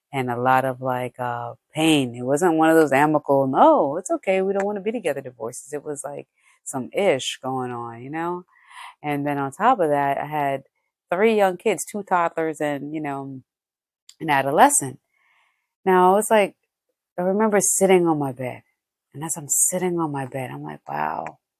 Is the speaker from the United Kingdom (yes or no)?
no; Jamaica; And I'm originally from Jamaica, so when you're from the Caribbean, they say, oh, chat the dopey, play with dopey.